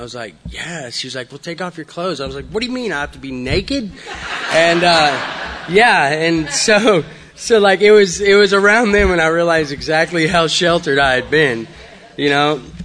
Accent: Brenham, Texas, United States; also born or lived in Austin / Somerville; I was born in Austin. We immediately moved to Somerville, Texas. I don't know if any of y'all know anything about that, but it's pretty small.

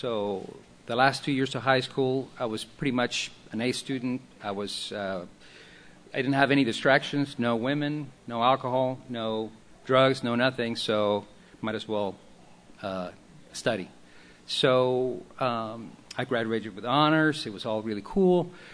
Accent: Mexico City, Mexico; I was born and raised in Mexico City.

